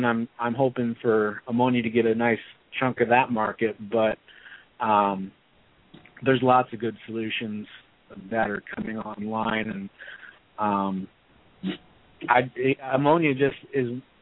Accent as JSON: {"language": "English", "town": "Macomb", "region": "Illinois", "country": "United States", "tie": "born or raised there", "said": "I grew up in West Central Illinois there with Macomb."}